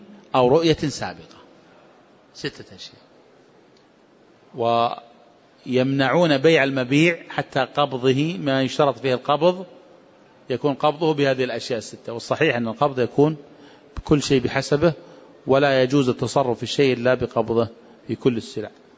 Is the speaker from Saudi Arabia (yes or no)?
yes; Najd, Saudi Arabia; في نجد عندنا ما يسمى بالصبرة